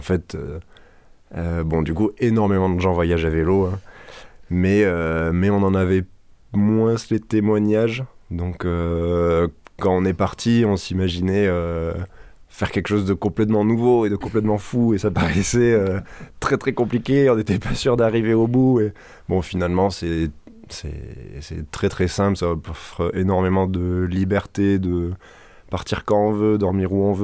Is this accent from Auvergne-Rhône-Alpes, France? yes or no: no; Toulouse, Occitanie, France; j'ai 27 ans aujourd'hui, 25 à l'époque du voyage. Je suis de Toulouse aussi